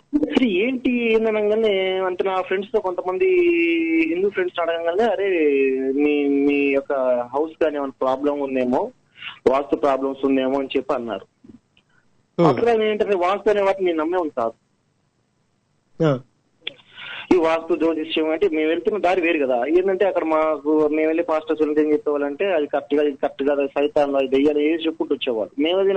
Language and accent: Telugu; Bapatla, Andhra Pradesh, India; అయితే మరి బాపట్ల మండలం, బాపట్ల మాది బాపట్లలే, గుంటూరు జిల్లా, ఆంధ్రప్రదేశ్.